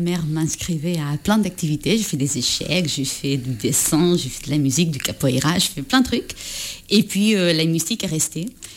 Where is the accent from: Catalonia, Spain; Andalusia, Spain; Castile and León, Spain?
Catalonia, Spain; Barcelona; now in Paris, France; je suis violoncelliste. Je viens de Barcelone et j'habite maintenant à Paris.